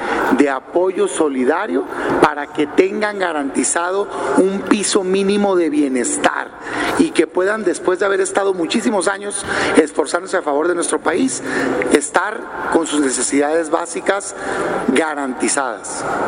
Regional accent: Mexico; todos somos mexicanos

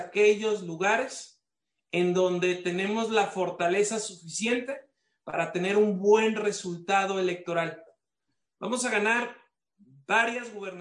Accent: Mexico; soy mexicano

